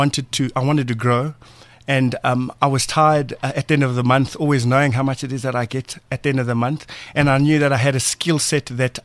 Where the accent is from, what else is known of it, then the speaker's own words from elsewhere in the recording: Soweto, Gauteng, South Africa; I'm from Soweto, I'm from the township